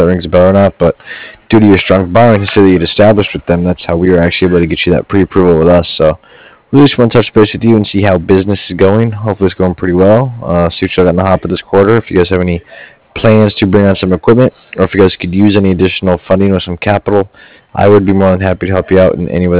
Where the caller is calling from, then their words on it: Cardiff, California, United States; And I'm calling from Cardiff. That's C-A-R-D-I-F-F, like different.